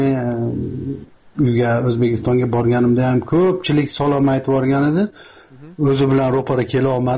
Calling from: Czechia; Men sizlardan uzoq emas, Chexiyadanman.

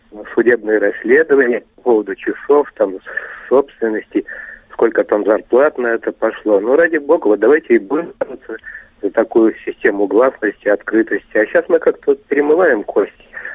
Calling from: Moscow, Russia; я из Москвы.

